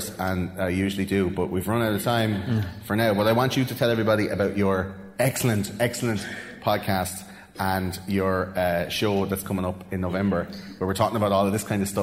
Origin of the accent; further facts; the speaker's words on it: Leinster, Ireland; accent: Wexford; and then the dicks, like my Wexford accent.